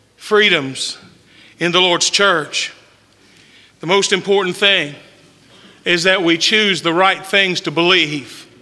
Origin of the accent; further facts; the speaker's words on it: West Virginia, United States; I grew up in West Virginia, so Pittsburgh wasn't very far away.